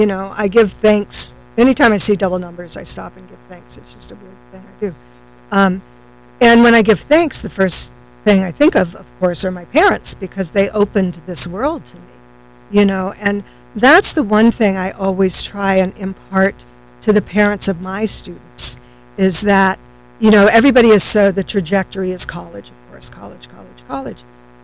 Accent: Austin, Texas, United States; born there; also born or lived in Florida; That's how we came to Florida, was we were at Homestead Air Force Base. I was born in Austin.

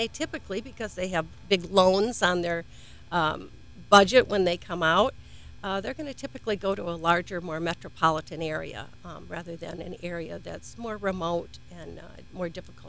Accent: Michigan, United States; now in Florida, United States; I know I was when I came to Florida from Michigan

